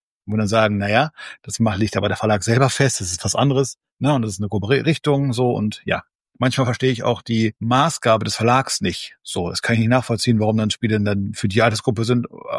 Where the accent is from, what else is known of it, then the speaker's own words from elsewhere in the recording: Lower Saxony, Germany; born there; bin in Ostfriesland geboren.